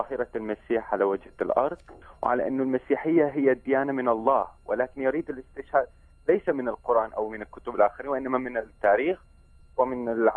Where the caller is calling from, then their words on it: Iraq; من العراق.